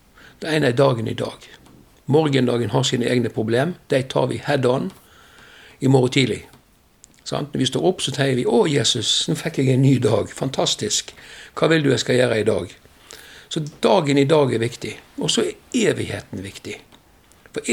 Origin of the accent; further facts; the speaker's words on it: Vestland, Norway; Jeg kommer vest for Bergen, derfor jeg havstril.